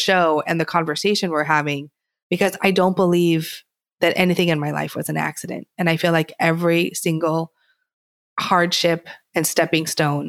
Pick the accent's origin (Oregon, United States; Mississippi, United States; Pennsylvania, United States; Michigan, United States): Oregon, United States; Portland; Growing up in Portland, Oregon, I have to share with you really quick. So it's rainy in Portland most of the time. There's pine trees.